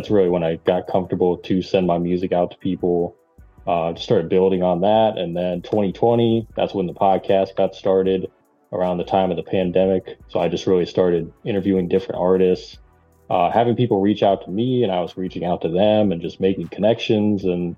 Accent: Ohio, United States; So you did say I'm from Northeast Ohio. So if anyone knows, like, Cleveland area, Canton, Ohio, I'm like 20 minutes from Canton.

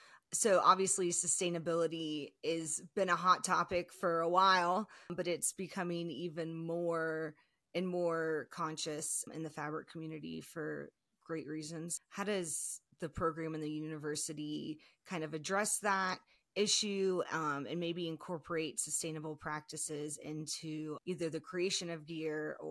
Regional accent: Georgia, United States; I mean, I grew up in Georgia and there is not a lot of talk around outdoor recreation programs or doing that for college.

